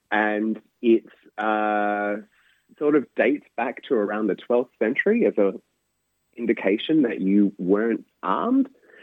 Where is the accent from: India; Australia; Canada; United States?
Australia; just purely because growing up in Australia, it always felt not like a, but like a secondary, sorry, not like a primary gesture.